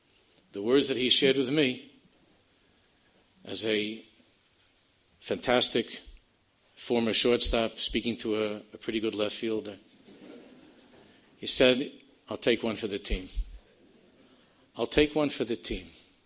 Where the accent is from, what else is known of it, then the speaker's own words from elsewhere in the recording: Queens, New York, United States; And I'm from Queens, and my wife's from Canarsie